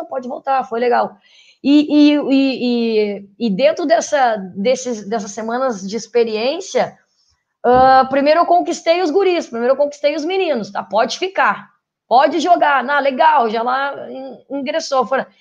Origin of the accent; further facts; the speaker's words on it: Porto Alegre, Rio Grande do Sul, Brazil; Eu sou gaúcha, sou de Porto Alegre